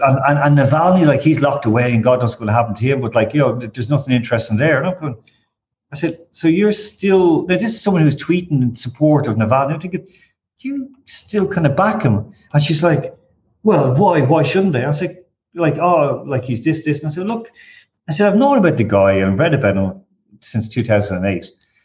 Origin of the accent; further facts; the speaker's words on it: Ireland; And as Irish people, we're between two nations.